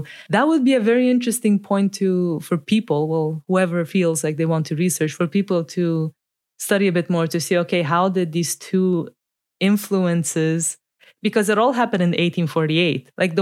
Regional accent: Brasov, Brașov County, Romania; What I do know is that the part of the debate that sprung from Brasov, so my hometown, yeah, the original revolutionary city, as we're gonna see.

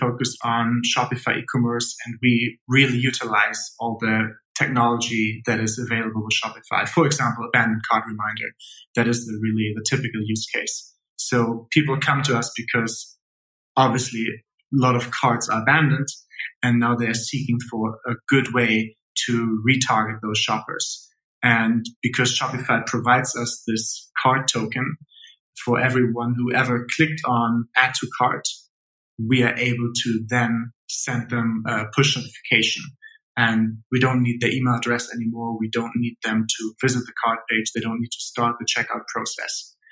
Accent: Germany; I'm originally from Germany. Actually coming from a small village on an island. Like literally an island, so you just got to get away.

